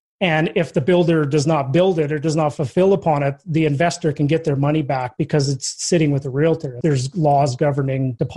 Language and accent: English; Saskatchewan, Canada; Well, I actually grew up in Saskatchewan.